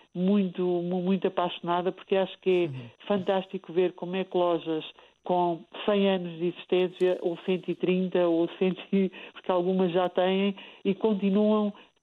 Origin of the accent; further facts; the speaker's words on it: Portugal; nós próprios como portugueses não valorizávamos